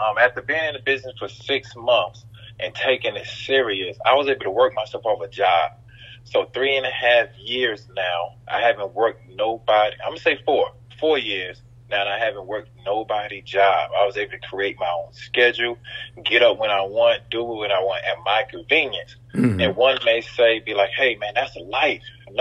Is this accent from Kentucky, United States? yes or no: no; Columbia, South Carolina, United States; Where I grew up at on North Main, right here in Columbia, South Carolina, an African-American male, I was like, you got the wrong person.